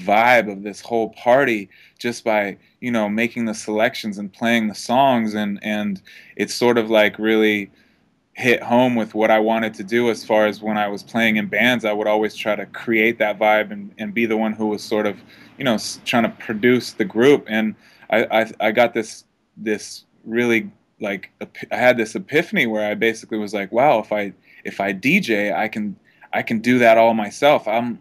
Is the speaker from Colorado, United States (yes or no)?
no; Topanga Canyon, California, United States; I grew up in Topanga Canyon, which is outside of Los Angeles, which is a pretty artsy, sort of hippie-ish kind of community.